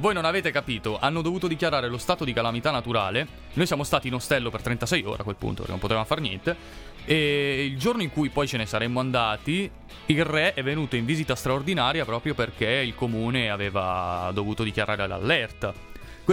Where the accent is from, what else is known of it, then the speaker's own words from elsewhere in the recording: Alessandria, Piedmont, Italy; Alessandria, geologicamente un buco, però va anche detto che le colline sono le colline del Monferrato, quindi tanto per cominciare, il Barbera, come si beve da noi, non si beve da nessun'altra parte.